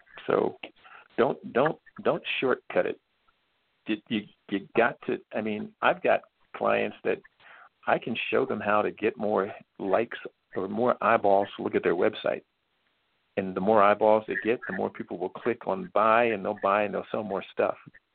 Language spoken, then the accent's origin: English; Northeast, United States; I'm part of the Yankee tribe, right? I'm from the Northeast. That's my tribe, right?